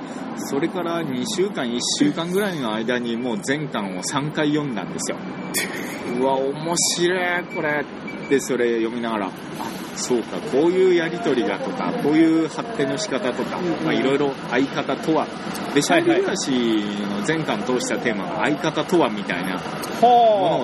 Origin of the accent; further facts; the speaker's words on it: Yokohama, Kanagawa, Japan; 俺生まれ横浜、育ち横浜で